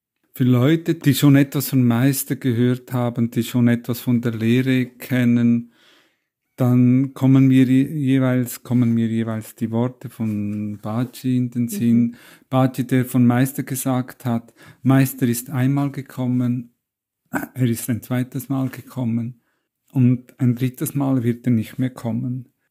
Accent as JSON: {"language": "German", "country": "Switzerland", "tie": "born or raised there", "said": "wie man am Namen erkennen kann, bin ich Italiener, aber meine Eltern haben sich in der Schweiz kennengelernt. Ich bin dann in der Schweiz geboren, aufgewachsen, habe die Schulen dort gemacht"}